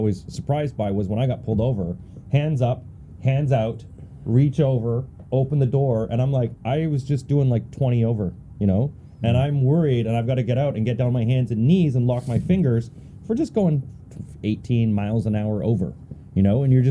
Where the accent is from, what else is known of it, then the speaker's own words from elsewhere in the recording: Canada; And they're like, where are you from? Like, Canada.